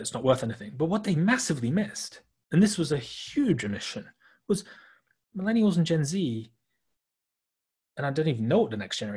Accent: United Kingdom; now in Hong Kong; I live out in Hong Kong, and whilst I'm British

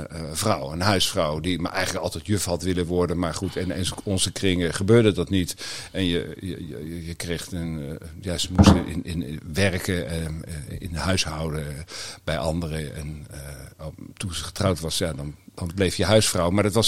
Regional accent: Loosduinen, South Holland, Netherlands; Ja, ik ben een Loosduiner.

